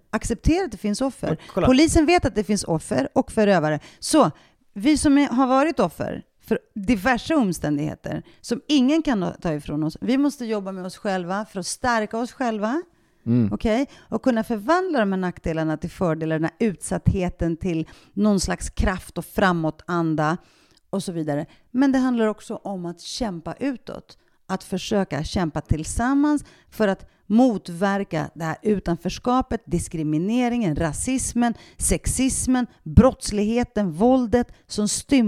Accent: Stockholm, Stockholm County, Sweden; som invandrartjej i Sveriges mest stigmatiserade och fattigaste förort Rinkeby, där jag växte upp i en trasig familj utan förutsättningar och bildningar och positioner, utan arv.

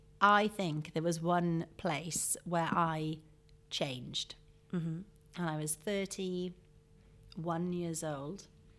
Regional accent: Wales, United Kingdom; I always thought, because I suppose growing up in South Wales, and I was always frustrated and I wanted to live in London and I wanted to be in a city.

